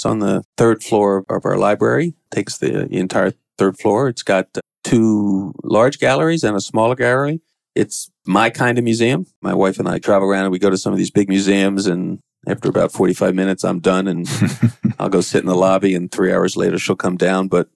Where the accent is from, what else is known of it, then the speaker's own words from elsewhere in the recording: Pennsylvania, United States; also born or lived in New York; now in Atlanta, United States; I've been in Atlanta 10 years. Started work June 23rd, 2005 at Oglethorpe. I came from Pennsylvania, born in New York.